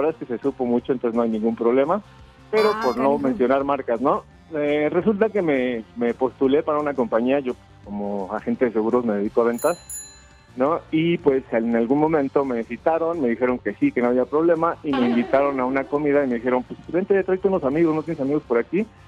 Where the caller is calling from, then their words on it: Mexico City, Mexico; su servidor y oyente desde hace muchos años aquí de la Ciudad de México.